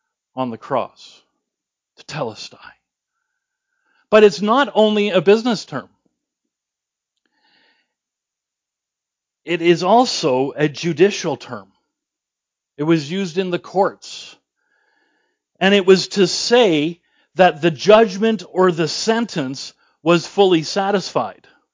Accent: Canada; But then again, we are Canadian, and I don't know that we are truly a Pentecostal church.

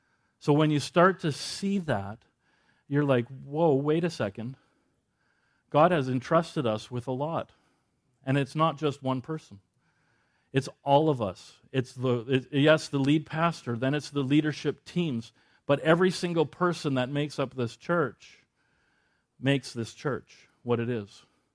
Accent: Manning, Alberta, Canada; We're from Manning, Canada. Where's that? It's way north.

